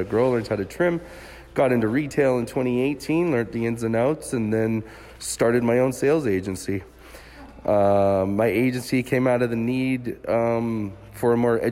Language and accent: English; Calgary, Alberta, Canada; I'm from Calgary, Alberta.